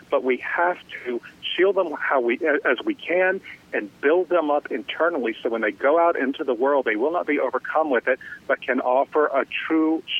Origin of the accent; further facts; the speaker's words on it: Louisiana, United States; About 5 years ago, I moved with my family back to my hometown in South Louisiana. This is a place that's like Mayberry.